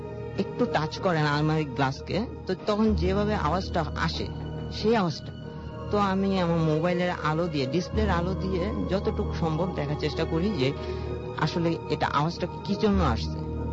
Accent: Dhaka, Dhaka Division, Bangladesh; আমি ঢাকাতেই থাকি

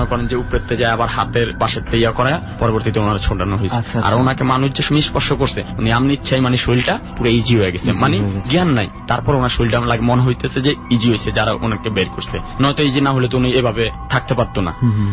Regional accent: Comilla, Chittagong Division, Bangladesh; আমার গ্রামের বাড়ি কুমিল্লা

